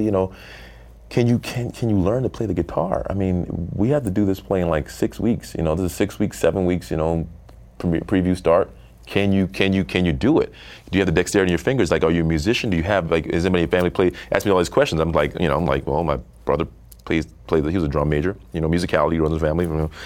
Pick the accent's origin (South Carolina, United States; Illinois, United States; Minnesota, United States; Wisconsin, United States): South Carolina, United States; when I grew up in South Carolina, I was talking to somebody about this